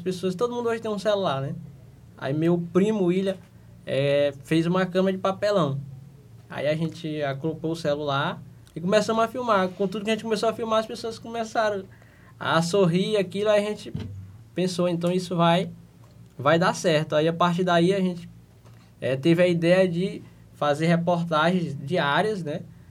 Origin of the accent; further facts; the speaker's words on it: Maranhão, Brazil; a gente é do Quilombo Rampa, fica a 27 quilômetros da cidade de Vargem Grande, no Maranhão.